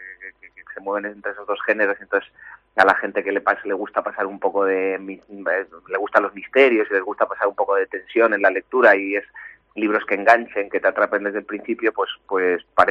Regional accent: Madrid, Community of Madrid, Spain; also born or lived in Ferrol; Sí, yo soy nacido en Madrid y pasé muchos años en Madrid en la infancia, pero bueno, mi familia es ferrolana y acabamos por volver a Ferrol y estudié la carrera en La Coruña

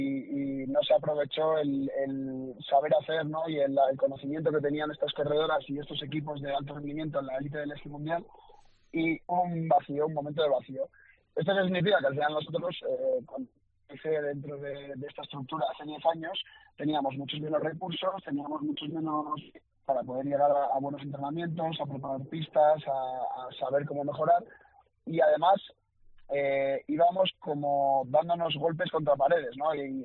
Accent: Basque Country, Spain; Del equipo nacional y de los que corremos en Copa del Mundo, la mayoría somos vascos.

